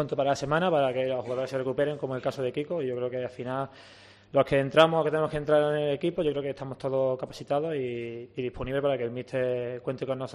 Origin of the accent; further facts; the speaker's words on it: Andalusia, Spain; cuando juegan en Andalucía siempre hay motivación porque al final es mi tierra